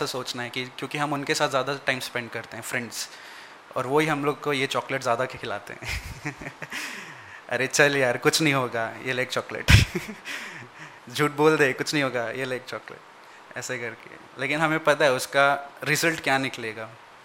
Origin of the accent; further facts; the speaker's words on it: Mumbai, Maharashtra, India; आप कहाँ के हो, आप मुंबई के हो? मैं हाँ मुंबई के हो.